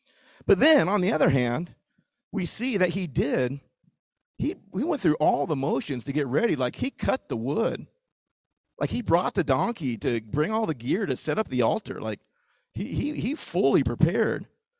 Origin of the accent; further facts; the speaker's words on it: Washington, United States; I grew up in Washington, and I went to University of Washington.